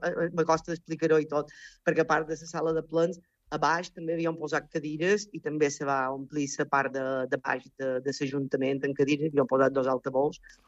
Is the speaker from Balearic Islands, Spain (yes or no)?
yes; Sa Pobla, Balearic Islands, Spain; now in Sant Joan, Spain; jo, per exemple, som d'origen poble, ¿vale? Som de la Pobla, i venir, quan vaig venir a viure a Sant Joan, me va fer recordar el meu poble quan jo era petita